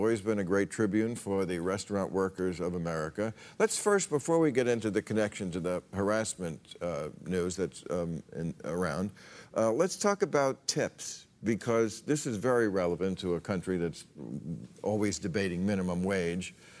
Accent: New Jersey, United States; he is from my home state in New Jersey, and he just retired as the governor.

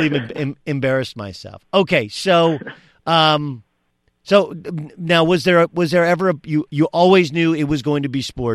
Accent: Orange, California, United States; So I grew up in Orange. We moved to Orange, California in 81.

